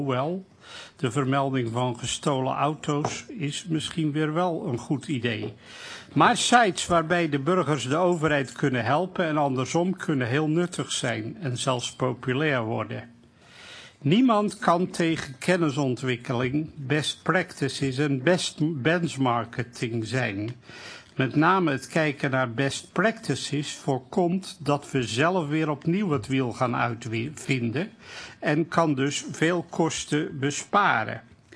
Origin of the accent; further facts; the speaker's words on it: Rotterdam, South Holland, Netherlands; born there; Het initiatief van mijn geboortestad, www.rotterdamveilig.nl